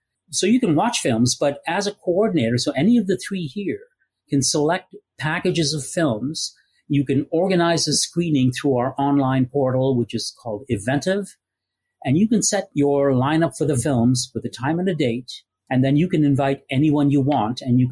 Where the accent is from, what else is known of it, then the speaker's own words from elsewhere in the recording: Montreal, Quebec, Canada; I grew up in Montreal